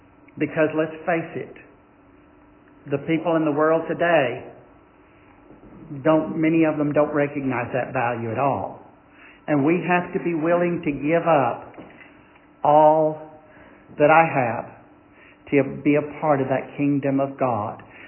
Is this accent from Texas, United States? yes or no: yes; Texas, United States; and I'm a Texan. I love Texas.